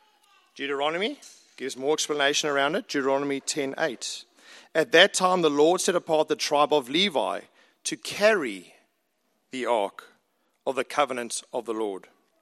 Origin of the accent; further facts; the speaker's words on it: South Africa; for us, growing up in South Africa